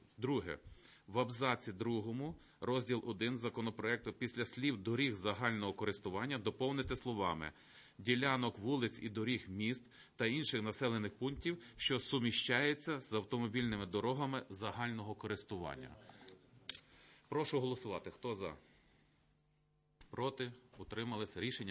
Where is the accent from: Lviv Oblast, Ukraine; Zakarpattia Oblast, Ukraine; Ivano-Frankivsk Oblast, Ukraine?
Lviv Oblast, Ukraine; Я сам з Львівщини є приклад